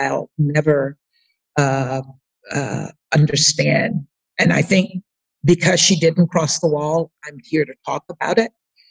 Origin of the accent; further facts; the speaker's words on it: United States; now in Kenya; I'm not the person you're looking for. I'm an American. I live in Kenya.